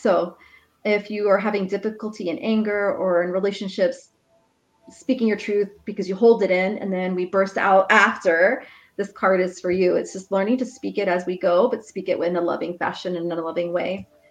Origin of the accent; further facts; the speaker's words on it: Texas, United States; Oh, hey, Courtney. I'm from Texas too.